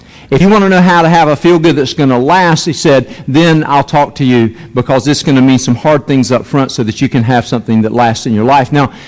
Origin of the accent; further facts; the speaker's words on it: Lake Hills, North Carolina, United States; when I was a kid growing up in Lake Hills, North Carolina